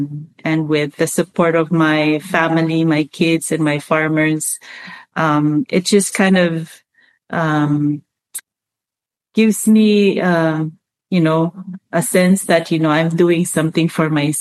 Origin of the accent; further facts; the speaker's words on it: Palau; I was born and raised here in Palau. My father, he's half Palauan, half Japanese.